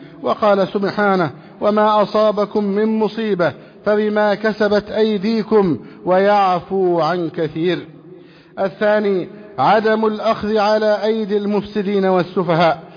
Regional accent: Egypt; أن يحفظ علينا بلدنا مصر أمنا أمانا

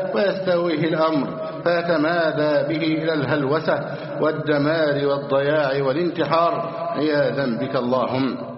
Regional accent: Egypt; اللهم احفظ بلدنا مصر أمنا أمانا، اللهم احفظ مصرنا أمنا أمانا

